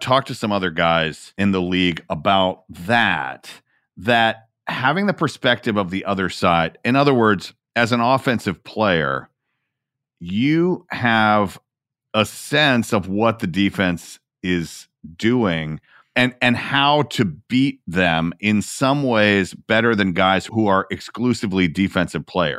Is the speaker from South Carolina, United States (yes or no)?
no; Atlanta, Georgia, United States; By the way, my hometown team, who have Atlanta. Yet to win a Super Bowl, Atlanta.